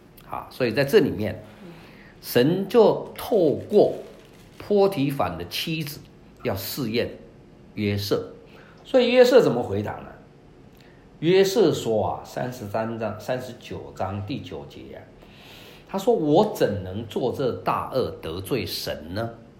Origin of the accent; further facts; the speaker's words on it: Taiwan; now in United States; 引领我从台湾来到美国，又美国跑了好几个州，最后来到这里